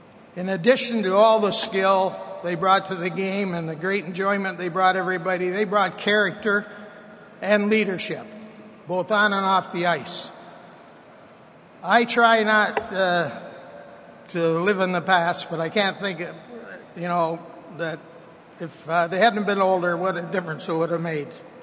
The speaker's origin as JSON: {"language": "English", "town": "Dunnville", "region": "Ontario", "country": "Canada", "tie": "born or raised there", "said": "when I was a wannabe hockey player growing up in Dunville, Ontario."}